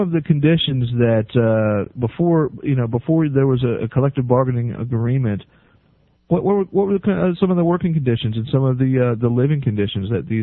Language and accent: English; Virginia, United States; I remember growing up in Southern Virginia, which is just, I mean, not far from where I am sitting right now, about 60 miles away